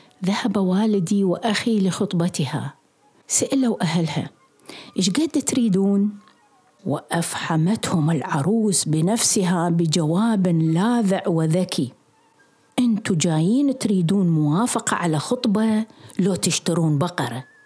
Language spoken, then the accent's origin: Arabic; Suq ash-Shuyukh, Dhi Qar, Iraq; born there; موقع عملي الأول صار في مسقط رأسي سوق الشيوخ، ودرست فيها 4 أشهر.